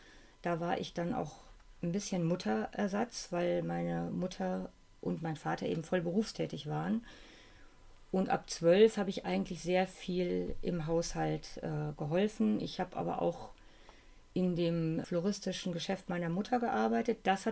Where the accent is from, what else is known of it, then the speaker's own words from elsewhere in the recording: North Rhine-Westphalia, Germany; now in Cologne, Germany; Ich bin 65 Jahre alt. Ja, ich komme aus einer kleinen Stadt im Sauerland. Meine Mutter ist Floristin, mein Vater war Gärtnermeister. Und ich bin in diesem Betrieb, was auch gleichzeitig unser Zuhause war, mit zwei Brüdern groß geworden.